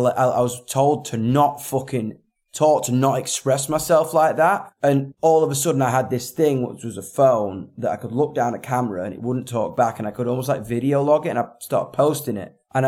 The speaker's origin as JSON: {"language": "English", "region": "England", "country": "United Kingdom", "said": "there's one thing being British, stiff upper lip, son. And there's one thing being from the north of England, which is kind of like three times that."}